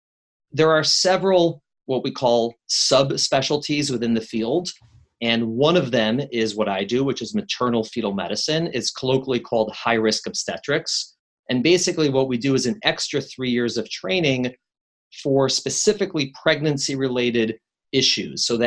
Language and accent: English; Chicago, Illinois, United States; now in New York, United States; I've been in New York longer than I've been in Chicago, but I still tell people I'm from Chicago.